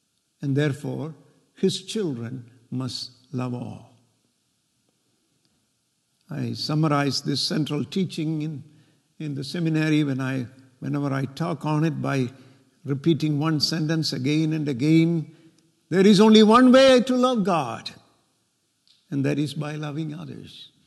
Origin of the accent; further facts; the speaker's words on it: South India, India; We were raised in India, my wife and I were raised in southern India. We are part of the community of Christians that is known as St. Thomas Christian Community.